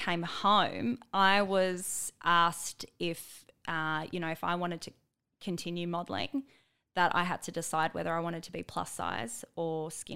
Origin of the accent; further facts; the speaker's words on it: Australia; You think I would know that, given being this Australian designer, yeah.